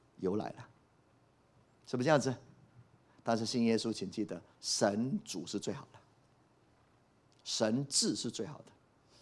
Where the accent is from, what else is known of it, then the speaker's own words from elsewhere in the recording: Puli, Nantou County, Taiwan; 我从小在埔里长大，以前没有什么庙啊，现在到处都是